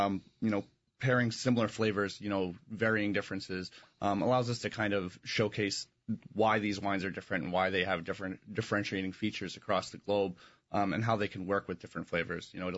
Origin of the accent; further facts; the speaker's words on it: New England, United States; Well, my background, I grew up in the Northeast, so I've got a traditional New England background